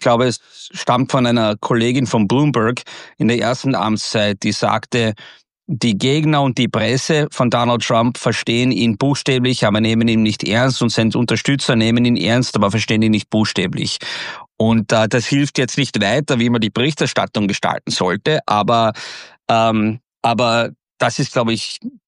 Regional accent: Des Moines, Iowa, United States; German is a second language; now in Germany; als ich aufgewachsen bin in Des Moines, Iowa, Des Moines ist die Hauptstadt Iowas im mittleren Westen

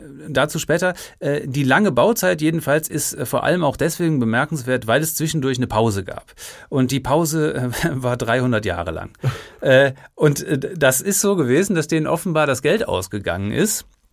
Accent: Cologne, North Rhine-Westphalia, Germany

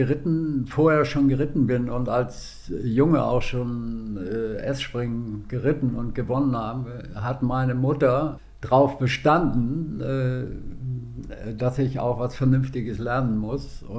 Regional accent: Grömitz, Schleswig-Holstein, Germany; born there; musste meine Mutter ausweichen nach Grömitz. Deswegen mein Geburtsort Grömitz

